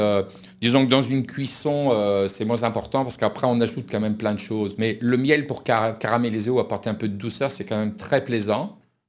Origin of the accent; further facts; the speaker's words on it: Pays de la Loire, France; parce que chez nous en Vendée, on mange beaucoup de haricots blancs